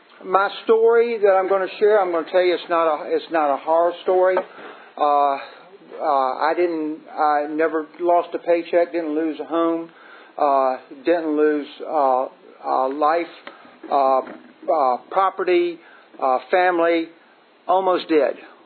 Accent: Hopewell, Virginia, United States; And I grew up down south of Richmond. I grew up down in Hopewell, kind of a regular old mill town, blue collar family.

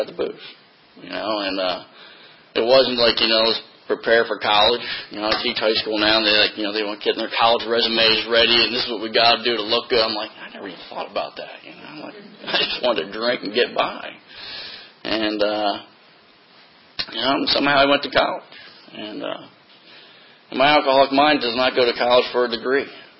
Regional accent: New Jersey, United States; You know, 'cause I grew up in Jersey and you go to New York City

